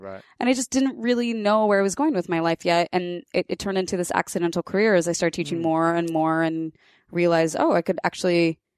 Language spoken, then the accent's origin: English; Kansas, United States; I grew up in Kansas but without cell phones or social media.